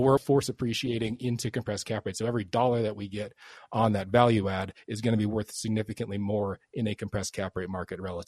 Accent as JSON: {"language": "English", "town": "Chicago", "region": "Illinois", "country": "United States", "said": "I'm from Chicago."}